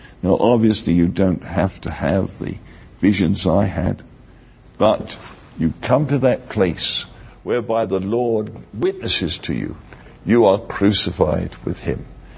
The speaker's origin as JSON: {"language": "English", "region": "England", "country": "United Kingdom", "said": "And being English, we don't like to lay on the floor."}